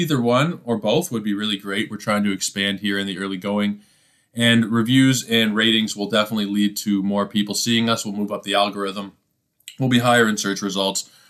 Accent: Toronto, Ontario, Canada; Let's start off with my hometown Toronto Blue Jays and the Boston Red Sox.

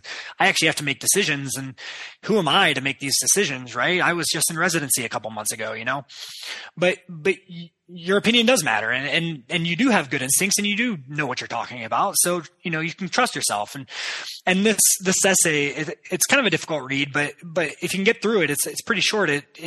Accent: Ohio, United States; I like history and I like the Great Lakes. I'm from Ohio.

